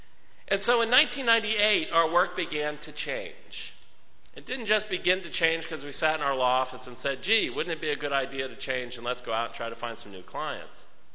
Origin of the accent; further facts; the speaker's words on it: Alabama, United States; born there; The joke I tell, because I was born in Alabama, is that in Pennsylvania, we have Philadelphia on one side of the state